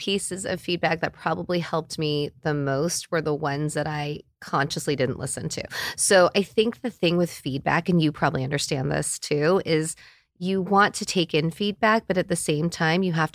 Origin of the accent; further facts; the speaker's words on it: United States; I'm in my 40s and I grew up in America, all these things.